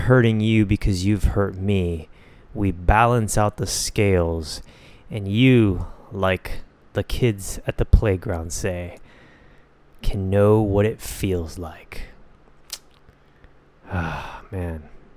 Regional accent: United States; I'm simply an American that has never even been to those countries.

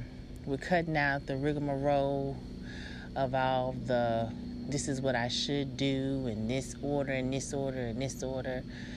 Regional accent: Atlanta, Georgia, United States; also born or lived in Alabama; I am 38. I'm from Atlanta, born in Alabama.

